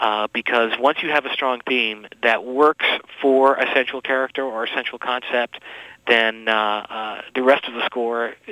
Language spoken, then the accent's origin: English; Canada; Well, I grew up in Canada, wanting to be a rock star.